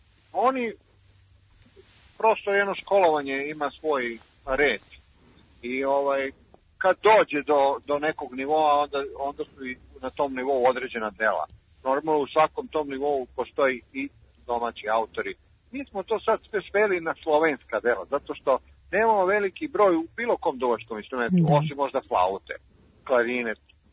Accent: Serbia; mi smo Srbi.

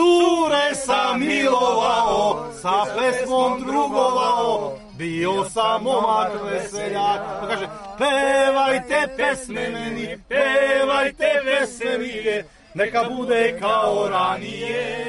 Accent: Serbia; mi smo meštani ovde iz Jarinske banje

